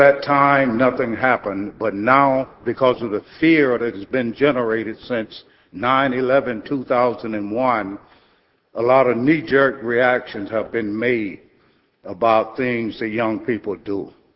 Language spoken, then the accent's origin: English; Mississippi, United States; I was born in Mississippi, so I grew up under the constricts of that decision that was made in Plessy versus Ferguson